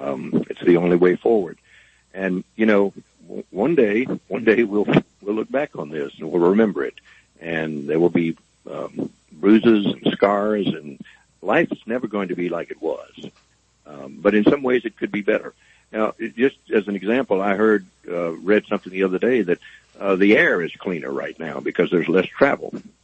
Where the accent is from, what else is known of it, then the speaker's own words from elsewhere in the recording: Opelousas, Louisiana, United States; I do know that Paul in Opelousas is speaking from my hometown, and there's some beautiful churches in that community and some beautiful people there, and I wish them well.